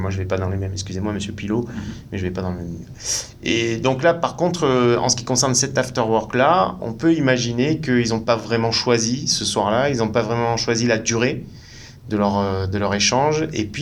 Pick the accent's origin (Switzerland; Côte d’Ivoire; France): France; Alès, Occitanie; born there; Oui, je suis né à Alès, puis j'ai essentiellement joué sur Montpellier et la région de Montpellier.